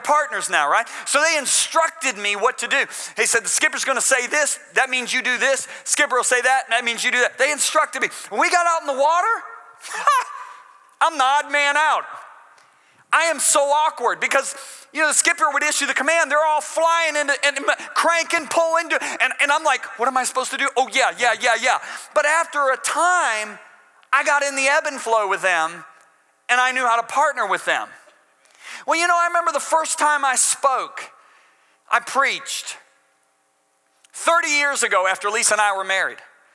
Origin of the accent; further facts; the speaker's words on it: Michigan, United States; I grew up in Western Michigan. Sailing is huge in Western Michigan, okay?